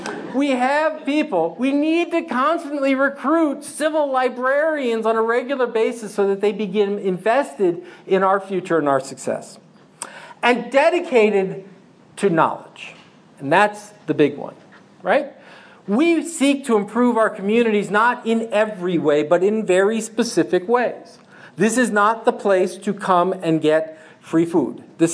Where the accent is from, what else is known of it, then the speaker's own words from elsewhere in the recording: United States; That's like I'm from the United States.